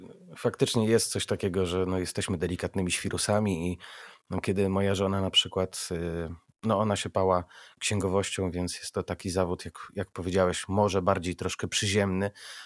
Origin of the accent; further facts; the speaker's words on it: Lublin, Lublin Voivodeship, Poland; chyba jedyna w województwie lubelskim, bo pochodzę z Lublina